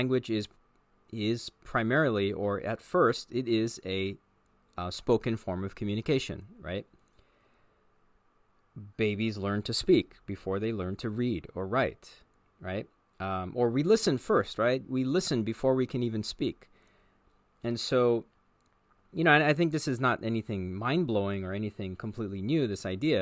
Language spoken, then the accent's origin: English; Los Angeles, California, United States; also born or lived in Japan; And then I lived there for about 6 years total, and then I moved back to my hometown or the area, Los Angeles, in about 2015.